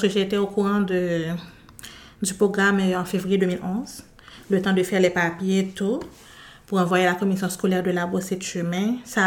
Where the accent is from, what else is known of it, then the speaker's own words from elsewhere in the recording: Haiti; moved away as an adult; now in Canada; En effet, je viens d'Haïti, comme tu l'as mentionné. Je suis arrivée ici au Québec le 4 janvier 2012.